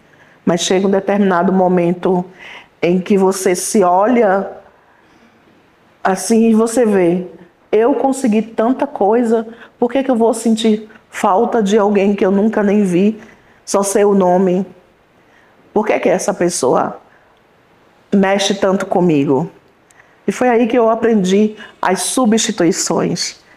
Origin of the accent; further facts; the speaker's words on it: Recife, Pernambuco, Brazil; Santo Amaro das Salinas, que fica em Recife, o coração de Recife. Eu nasci no Beco do Supapo, mas também nasci na Rua da Bola, mas também nasci na Rua Frei Cassimiro